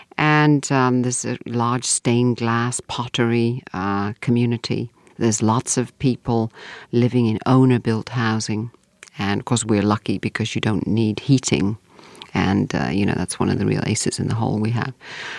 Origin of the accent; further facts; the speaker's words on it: United Kingdom; in my home country of Britain